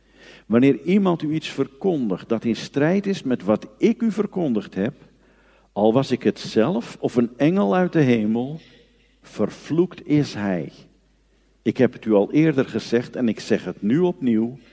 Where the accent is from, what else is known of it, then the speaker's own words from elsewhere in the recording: Diemen, North Holland, Netherlands; ik kom uit Diemen, dat is bij Amsterdam.